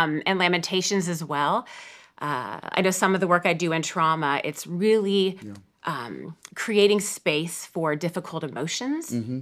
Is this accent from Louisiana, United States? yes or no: no; Napa, California, United States; So I'm from Napa, California. So grew up there in the Bay Area.